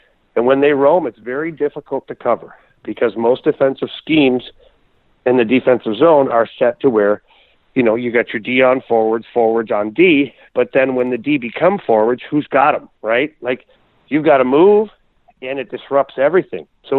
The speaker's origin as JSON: {"language": "English", "town": "Ottawa", "region": "Ontario", "country": "Canada", "tie": "born or raised there", "said": "I played forward as a young player in growing up in Ottawa"}